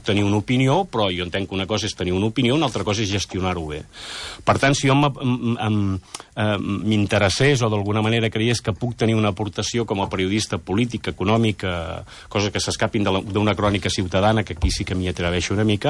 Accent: Catalonia, Spain; Jo sóc del Lluçanès i al mateix temps de la Plana de Vic i d'Osona

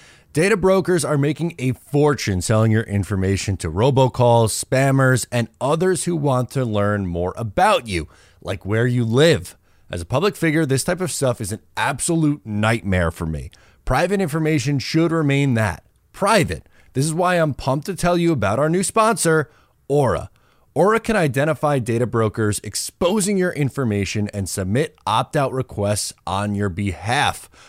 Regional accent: Long Island, New York, United States; I'm from Long Island and I'm a celiac, so I can't even eat that anyway.

